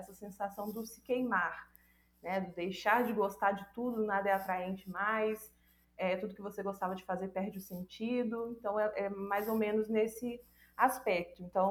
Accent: Minas Gerais, Brazil; now in Barbacena, Brazil; Eu sou de Minas Gerais, moro atualmente em Barbacena, a cidade dos loucos

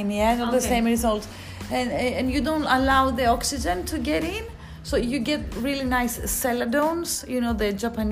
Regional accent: Athens, Attica, Greece; Well, I grew up in Athens, okay?

